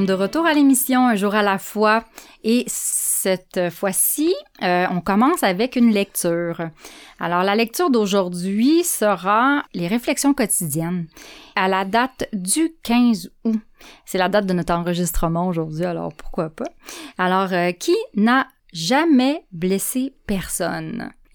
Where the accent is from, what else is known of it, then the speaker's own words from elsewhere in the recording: Quebec, Canada; Je viens du Saguenay, moi.